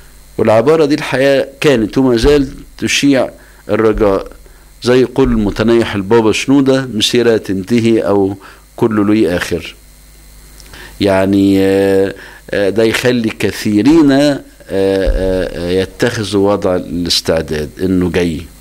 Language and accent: Arabic; Egypt; والأباء ردوا عليها خصوصا عندنا في مصر